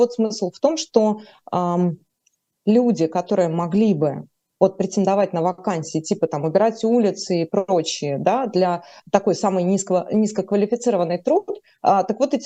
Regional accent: Berlin, Germany; мне 41 год, я из Берлина.

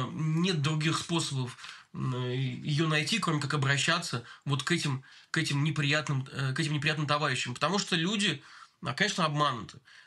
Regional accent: Bashkortostan, Russia; born there; Я сам родился в Башкортостане, например, хотя я не башкир, но во мне там три текут разные, компоненты. Да, я и осетин, я и русский

